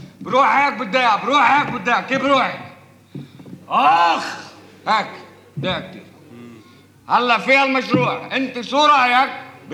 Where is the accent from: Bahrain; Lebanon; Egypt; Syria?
Lebanon; انا انسان لبناني، لبناني عم بستجيب لضمير مخي